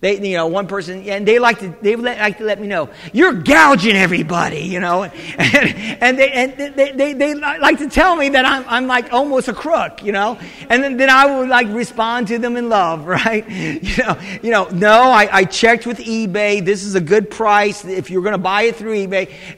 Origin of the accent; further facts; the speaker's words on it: Ireland; I'm Irish. Irish. You know, we're a fighting Irish.